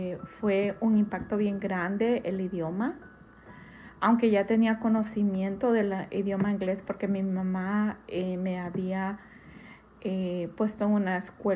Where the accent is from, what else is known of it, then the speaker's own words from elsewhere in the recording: Olancho, Honduras; Tengo 51 años y soy de Honduras, Centroamérica, de un lugar del departamento de Olancho.